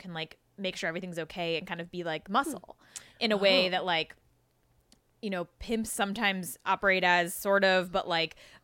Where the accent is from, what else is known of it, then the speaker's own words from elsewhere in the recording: San Diego, California, United States; I grew up in San Diego